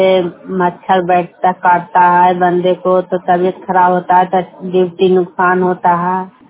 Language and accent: Hindi; Bihar, India; now in Manesar, India; बिहार के रहने वाला हूँ। आयम की मनेसर कासन में रहते हैं।